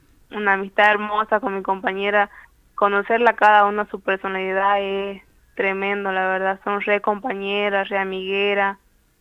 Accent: Villa Esperanza, Argentina; Soy de Villa Esperanza.

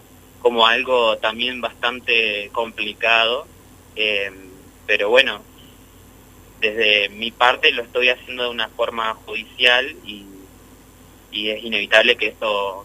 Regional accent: Concepción del Uruguay, Entre Ríos, Argentina; tengo 23 años, soy de Concepción del Uruguay.

